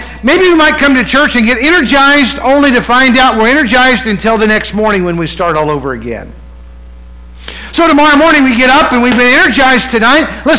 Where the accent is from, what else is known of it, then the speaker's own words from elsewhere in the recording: West Virginia, United States; You know, I grew up in West Virginia. You know, mountain is just normal for me.